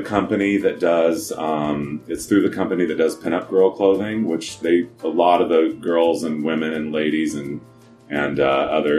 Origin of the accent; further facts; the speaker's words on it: Ontario, California, United States; Number one, I grew up in Ontario, California.